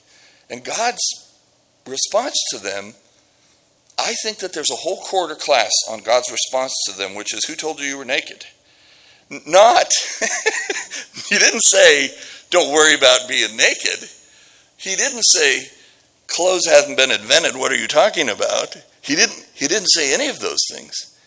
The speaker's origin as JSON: {"language": "English", "region": "Midwest", "country": "United States", "tie": "born or raised there", "said": "I grew up in the Midwest, and shame is a core value when you grow up in the Midwest."}